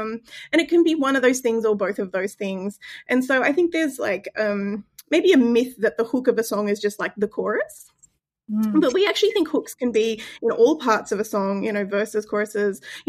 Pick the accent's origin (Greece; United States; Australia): Australia; Gold Coast, Queensland; So I'm in Australia like you are, and I grew up in Queensland on the Gold Coast.